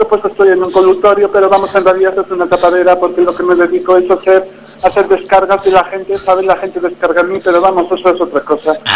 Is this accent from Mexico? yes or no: no; Ecuador; moved away; tengo a la familia que se ha quedado allá en mi país, en el Ecuador